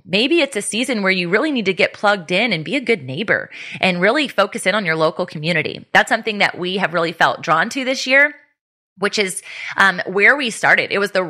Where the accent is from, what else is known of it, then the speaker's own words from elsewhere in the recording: Virginia Beach, Virginia, United States; My hometown is technically Virginia Beach, but we're only a stone throw away.